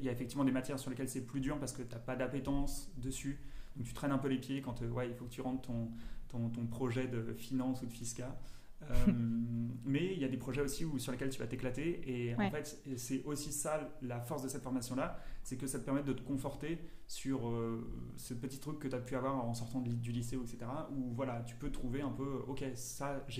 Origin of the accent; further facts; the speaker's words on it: Hauts-de-France, France; now in Canada; Je viens de Picardie.